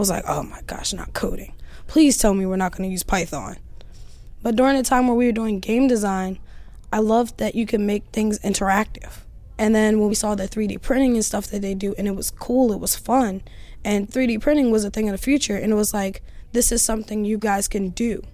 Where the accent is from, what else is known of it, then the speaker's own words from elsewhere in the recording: Baltimore, Maryland, United States; I'm 16 years old, and I am from Baltimore, Maryland.